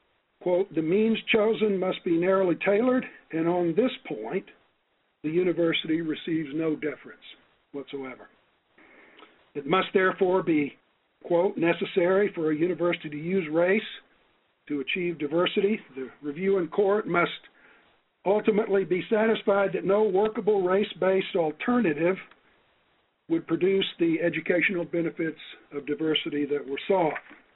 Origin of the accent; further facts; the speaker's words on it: Texas, United States; As a Texan, I could say I suppose that being forced to go to LSU instead of Austin